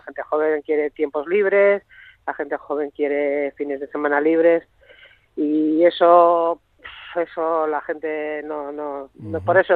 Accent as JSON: {"language": "Spanish", "town": "Karrantza", "region": "Basque Country", "country": "Spain", "tie": "born or raised there", "said": "Yo soy una mujer muy activa, me preocupa mucho mi pueblo."}